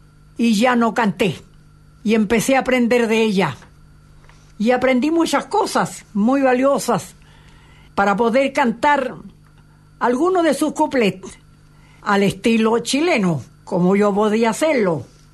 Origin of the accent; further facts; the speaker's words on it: Spain; Ahí llegué un poco a mi tierra, a España, a Madrid